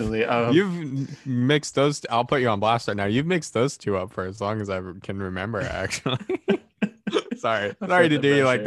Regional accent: Fairbanks, Alaska, United States; But, you know, growing up in Fairbanks, when it would hit that in May and there was the snow was melting

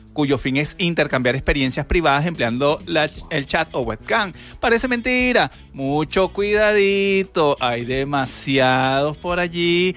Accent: Venezuela; Yo voy a excluir el mundo porque evidentemente soy venezolano y quiero que mi país mejore.

